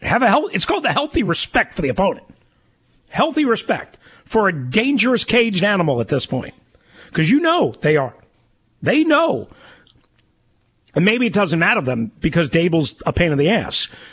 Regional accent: New York, United States; because I grew up a Giants fan because I grew up on Eastern Long Island

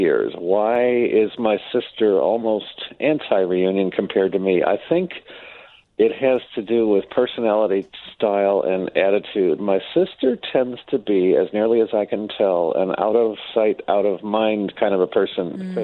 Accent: Clarence, New York, United States; now in Aurora, United States; I live in Aurora, but I grew up in Clarence, New York, near Buffalo.

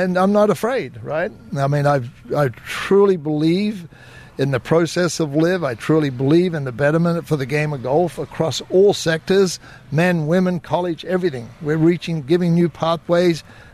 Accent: Queensland, Australia; I said, well, I grew up on the Great Barrier Reef. I dive with sharks.

